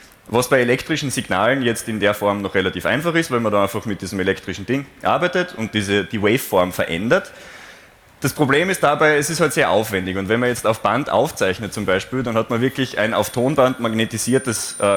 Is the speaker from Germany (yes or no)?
no; Styria, Austria; accent: Styrian; Sollte entlang des Vortrags mein ausgeprägter steirischer Akzent überhand nehmen, bitte sagt es mal, ich bemühe mich, dass ich Deutsch rede.